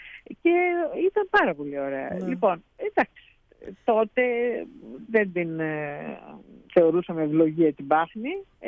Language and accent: Greek; Palamas, Thessaly, Greece; Εγώ είμαι από τον Πλημμυρό, έτσι τον καλούμε ακόμα, το Πλημμυρόπληκτο Παλαμά.